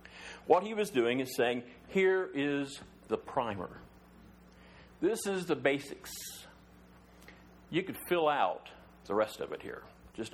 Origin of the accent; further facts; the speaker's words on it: Iowa, United States; Now, when I was growing up in Iowa, we went to a small little Methodist church. It had to be small. The town was, we lived out in the country, but the town was 172 population.